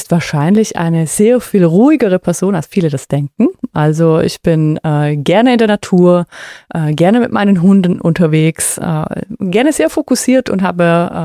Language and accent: German; Liechtenstein; Ich bin aus Liechtenstein und darum tatsächlich in meinem Büro oder in meinem Studio in Liechtenstein.